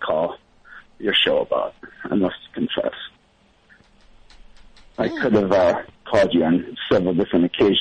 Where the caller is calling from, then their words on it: Madison, Wisconsin, United States; Madison, Wisconsin.